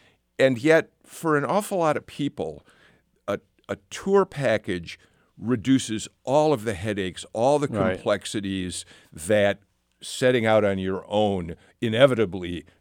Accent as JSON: {"language": "English", "town": "Chicago", "region": "Illinois", "country": "United States", "tie": "born or raised there", "said": "my hometown."}